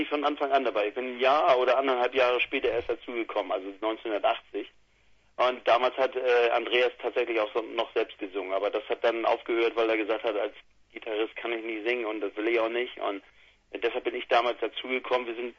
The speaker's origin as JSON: {"language": "German", "region": "Hamburg", "country": "Germany", "tie": "born or raised there", "said": "Aber in Hamburg, gerade bei uns in Langenhorn, so ein Stadtteil relativ ganz im Norden von Hamburg, da gab es eine riesige Punkszene."}